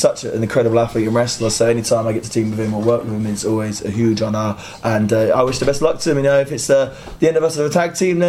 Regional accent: United Kingdom; He's American, I'm British.

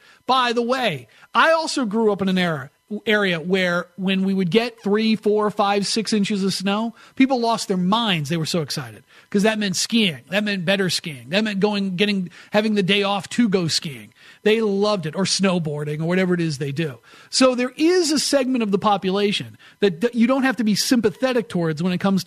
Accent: Northeast, United States; I live in the Northeast. I grew up in the Northeast.

